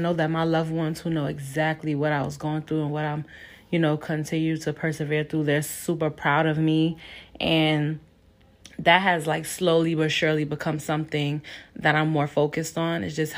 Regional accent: Brooklyn, New York, United States; Y'all know I'm from Brooklyn. You know, we a little different lingo slang.

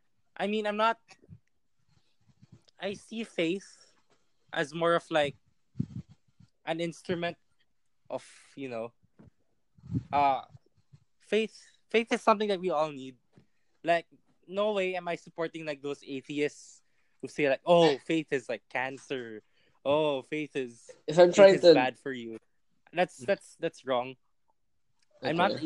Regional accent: Philippines; We are in a very Catholic country. Yeah. So you have two choices as a teenager growing up in Filipino society: embrace Catholicism

